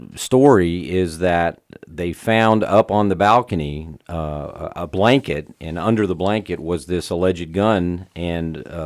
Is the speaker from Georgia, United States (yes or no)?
no; Jacksonville, Florida, United States; Jacksonville's my hometown. I grew up here.